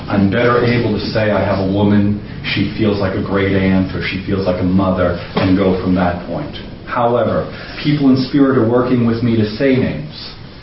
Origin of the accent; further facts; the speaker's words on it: Huntington, New York, United States; I'm from Huntington, Long Island.